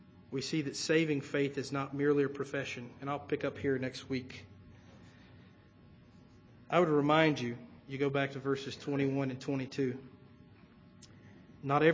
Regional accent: the South, United States; I come from the South.

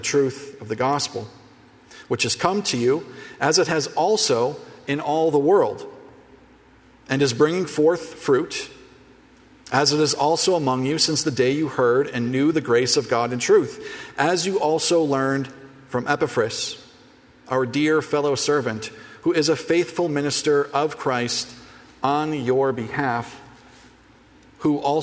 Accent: Ambridge, Pennsylvania, United States; Beaver County, Pennsylvania, where river towns and mill towns, as they are known, run rampant. So I grew up in Ambridge, named after the American Bridge Company, who came and settled there.

